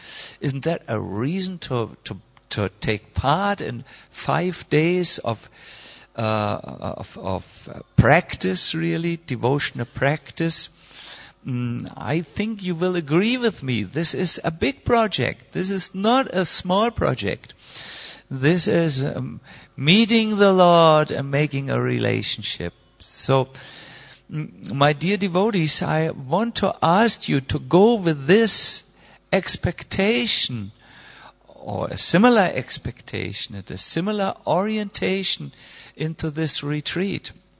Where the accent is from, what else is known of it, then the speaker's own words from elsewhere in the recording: Germany; English is a second language; And, you know, we are from Germany. We like everything on time and in easy to understand concepts.